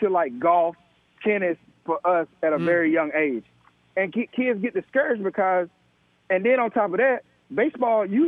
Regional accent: Georgia, United States; I grew up where I had to play football. I grew up in South Georgia. So where, you know, like it's dog days and you had to play football.

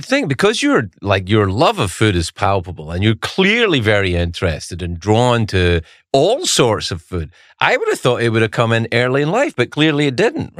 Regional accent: Scotland, United Kingdom; Yeah, I grew up in Scotland

